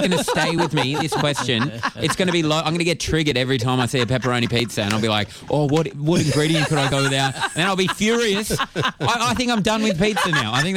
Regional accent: Callala Bay, New South Wales, Australia; That's where I'm from. I grew up. My Kalala Bay. My dad had a boat there.

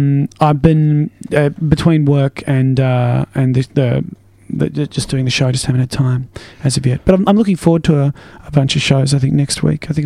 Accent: Canberra, Australian Capital Territory, Australia; I grew up in Canberra. So in Canberra, that was what you do.

